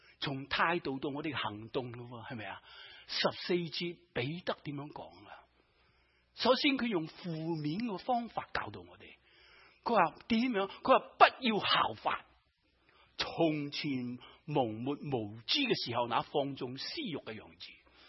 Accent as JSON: {"language": "Chinese", "country": "China", "said": "我们中国人、啊、在民国初期的时候还是穿长衫马褂"}